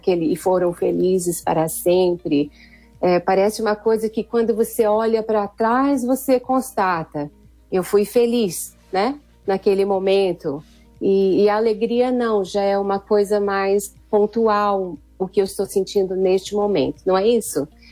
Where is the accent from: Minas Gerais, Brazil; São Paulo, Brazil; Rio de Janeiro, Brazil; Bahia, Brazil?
São Paulo, Brazil; Campinas; eu sou natural de Campinas, São Paulo. Eu cresci numa família cristã. Aos 14 anos eu já me comprometi com Cristo.